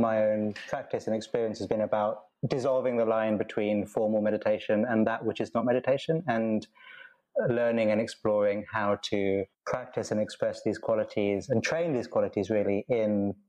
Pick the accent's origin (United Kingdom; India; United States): United Kingdom; London; born there; I was born in London. So my parents moved in the UK.